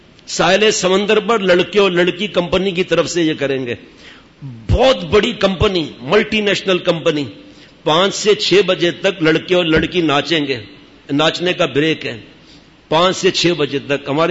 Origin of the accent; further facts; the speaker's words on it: Karachi, Sindh, Pakistan; born there; ہم تو 11-12 سال کے تھے, میری پیدائش کراچی کی, لیکن جاتے تھے چھٹیوں میں گاؤں